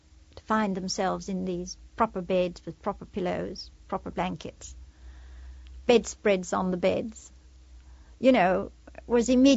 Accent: United Kingdom; In fact, we were ashamed of being British, because we could see no British soldiers, airmen.

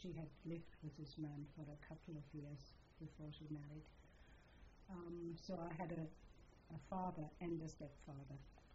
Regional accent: Nuremberg, Bavaria, Germany; I was born in Nuremberg.

